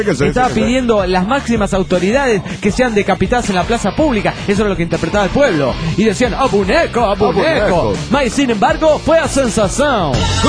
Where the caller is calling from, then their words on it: Cochabamba, Bolivia; de Cochabamba, Bolivia.